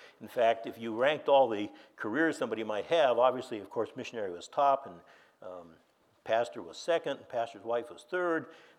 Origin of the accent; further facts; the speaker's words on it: Oregon, United States; Now, you've got to understand, I grew up in Western Oregon.